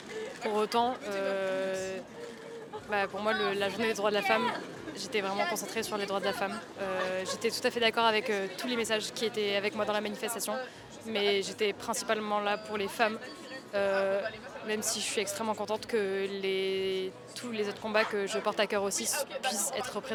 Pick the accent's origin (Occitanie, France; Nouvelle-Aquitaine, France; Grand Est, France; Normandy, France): Occitanie, France; Toulouse; Je suis toulousaine, donc je suis plus habituée à des manifs un peu plus larges et tout.